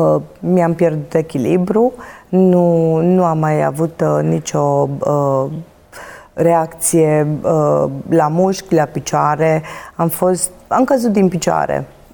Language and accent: Romanian; Lipova, Arad County, Romania; born there; M-am născut în Lipova, județul Arad.